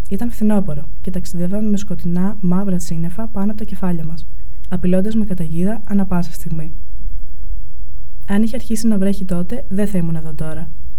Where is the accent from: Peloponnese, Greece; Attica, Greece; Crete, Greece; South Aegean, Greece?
Attica, Greece; Athens; born there; Γεννήθηκα στην Αθήνα το 1937. Η οικογένειά μου ήταν πλούσια.